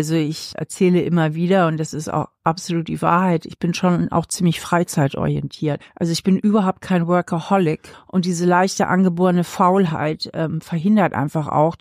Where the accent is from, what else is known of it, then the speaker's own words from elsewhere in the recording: Hamburg, Germany; now in Trier, Germany; Ich mag auch Hamburg super gerne, aber ich bin hier zum Studium gelandet und bin hier irgendwie auch nicht mehr weggekommen.